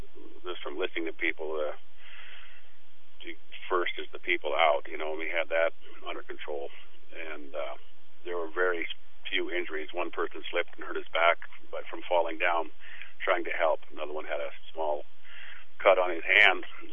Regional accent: Juneau, Alaska, United States; I grew up in Juneau.

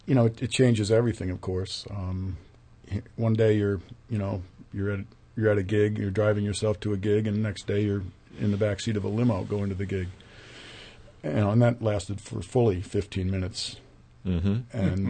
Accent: Virginia, United States; I grew up in Virginia, of all places, along the banks of the Potomac River, and went to military school in central Virginia

